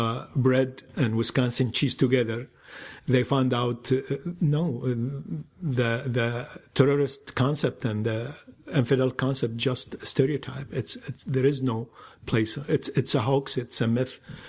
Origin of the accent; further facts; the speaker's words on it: Iraq; now in United States; because I'm an American and Iraqi equally